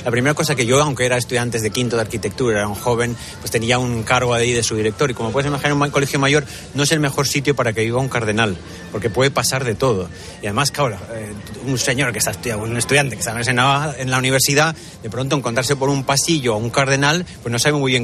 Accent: Pamplona, Navarre, Spain; estábamos un grupo de Pamplona, somos de Pamplona.

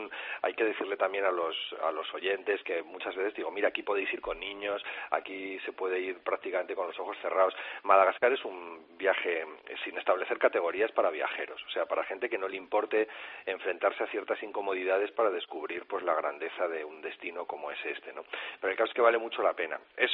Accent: Logroño, La Rioja, Spain; ¿cómo me traducen a mí mis novelas si soy de Logroño?

